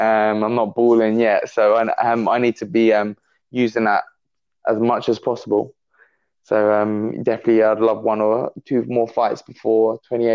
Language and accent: English; Milton Keynes, South East England, United Kingdom; We're both from Milton Keynes